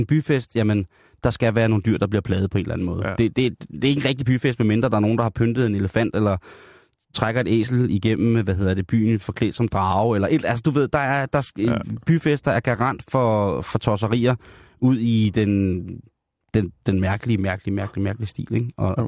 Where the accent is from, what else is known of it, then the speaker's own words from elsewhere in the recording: Didihat, Uttarakhand, India; Jeg er fra Didihat.